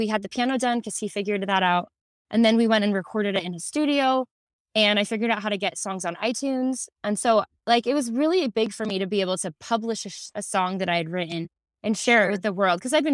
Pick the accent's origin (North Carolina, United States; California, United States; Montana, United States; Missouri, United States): California, United States; Well, I mean, I grew up in California and he was making his mark over there.